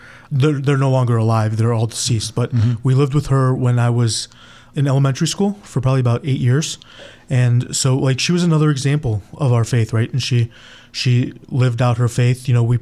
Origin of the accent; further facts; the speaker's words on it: Olmsted Falls, Ohio, United States; Yeah, west side of Cleveland, born and raised. Yeah, my family's still there.